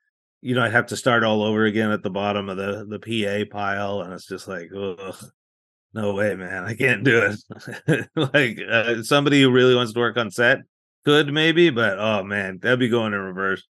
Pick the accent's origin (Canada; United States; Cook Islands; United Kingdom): Canada; Calgary, Alberta; I'm from Calgary, Alberta, and I was born and raised there